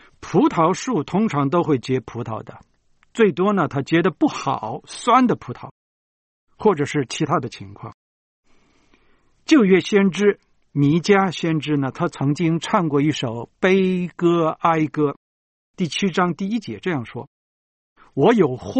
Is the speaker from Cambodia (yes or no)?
no; China; 像我们中国人种大葱也好啊